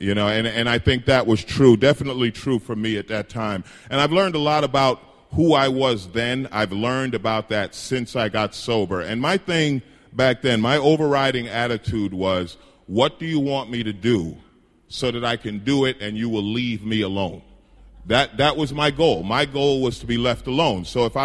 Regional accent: New York, United States; I actually grew up here in New York. I grew up in Queens, so kind of home for the holidays and everything.

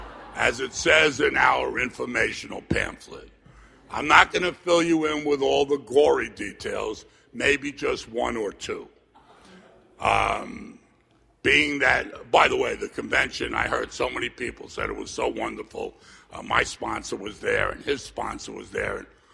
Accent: Bayside, New York, United States; In case you have a hearing problem, I'm from New York. I just got the look of speak into the mic. Okay. I'm from Bayside, Queens, and I'm a product of the 60s.

